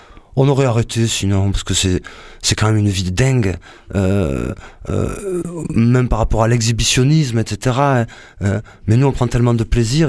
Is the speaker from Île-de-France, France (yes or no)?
no; Marseille, Provence-Alpes-Côte d'Azur, France; born there; Moi, je suis né à la Porte d'Aix. Donc moi, pour aller à l'école, je traversais l'Afrique, le Maghreb, etc.